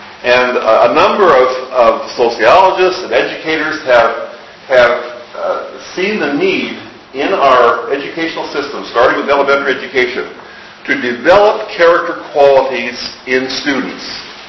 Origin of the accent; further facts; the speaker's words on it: United States; I recognize I'm an American.